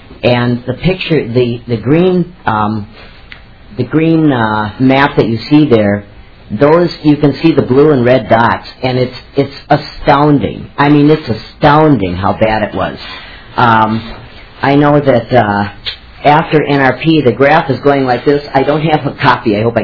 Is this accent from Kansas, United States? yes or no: no; Minneapolis, Minnesota, United States; I'm from East Phillips in Minneapolis.